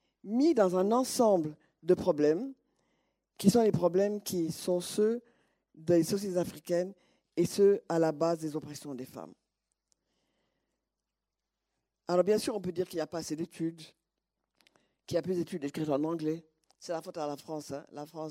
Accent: Senegal; Dans les rues de Dakar, je suis une Sénégalaise, je suis une Peul, ne parlant pas le Peul, parce que née dans un milieu Wolof. J'ai toutes ces dimensions. Je suis une musulmane

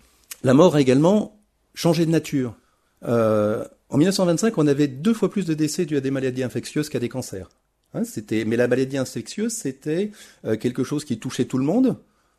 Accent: Bourgogne-Franche-Comté, France; Moi, je suis un Jurassien de la montagne du Jura, dans un petit village de 300 habitants. Je sais, avec un village, avec un cimetière autour du village où tous mes ancêtres sont enterrés.

